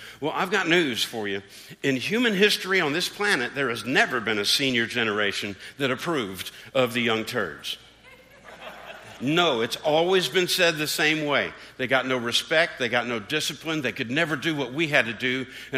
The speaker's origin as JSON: {"language": "English", "region": "Tennessee", "country": "United States", "tie": "born or raised there", "said": "I grew up near Memphis, Tennessee, and everything was about"}